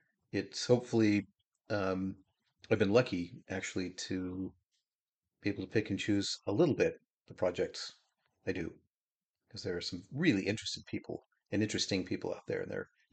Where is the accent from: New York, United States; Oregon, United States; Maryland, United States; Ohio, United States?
Oregon, United States; Portland; I was born and raised here in Portland